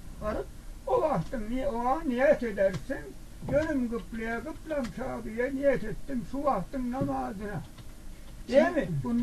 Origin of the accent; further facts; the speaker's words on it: Kırıkkale, Turkey; Kırıkkaleliyim.